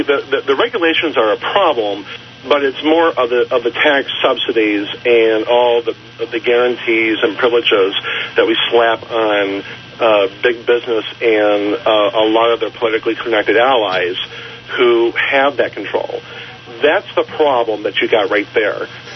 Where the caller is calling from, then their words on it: Michigan, United States; I'm calling from Michigan.